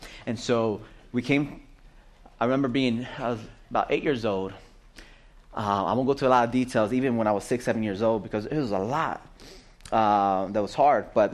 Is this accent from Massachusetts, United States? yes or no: yes; Massachusetts, United States; also born or lived in Puerto Rico; I was born in Puerto Rico. We moved to Massachusetts. I was 3 years old.